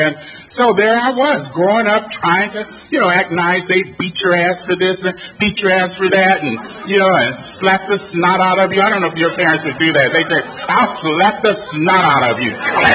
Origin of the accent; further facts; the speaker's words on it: Los Angeles, California, United States; Anyway, I grew up in Los Angeles. I was born in L.A., actually in Silver Lake, and on the thing it says West Hollywood, so I have to clarify right away that I'm not from West Hollywood, yet I am from Hollywood